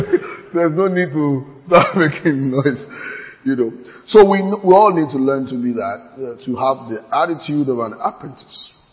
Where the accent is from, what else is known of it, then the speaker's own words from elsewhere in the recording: Nigeria; You know, because I'm a Nigerian.